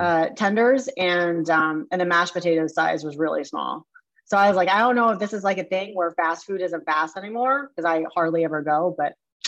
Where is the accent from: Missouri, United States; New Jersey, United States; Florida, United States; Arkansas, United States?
Missouri, United States; Mexico; born there; I was born in Mexico, Missouri